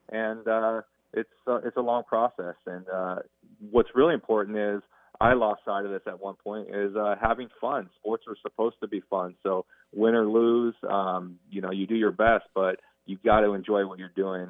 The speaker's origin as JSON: {"language": "English", "region": "California", "country": "United States", "tie": "born or raised there", "said": "So I grew up here in California, and the water temperature is fairly warm in the ocean, but it's not 80 degrees, which I really like at the pool."}